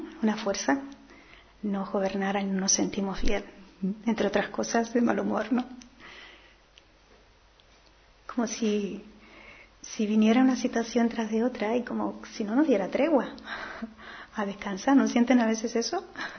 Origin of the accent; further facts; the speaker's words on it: Tenerife, Canary Islands, Spain; vengo de Tenerife, de Canarias.